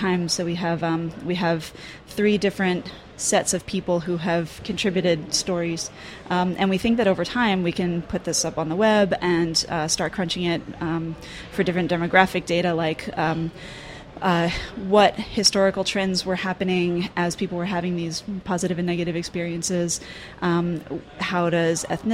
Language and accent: English; Philadelphia, Pennsylvania, United States; I'm from Philadelphia.